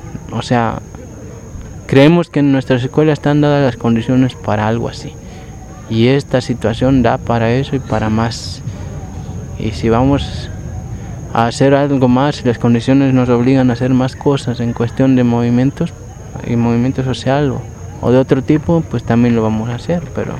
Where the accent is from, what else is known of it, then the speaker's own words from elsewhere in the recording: Mexico; Y además somos mexicanos y somos bien dejados.